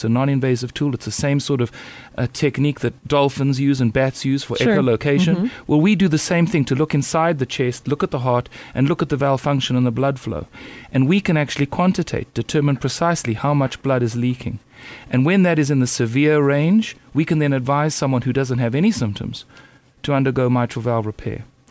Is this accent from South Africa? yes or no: yes; South Africa; now in United States; I grew up and trained in South Africa where we're not fortunate enough to have all the technology that is available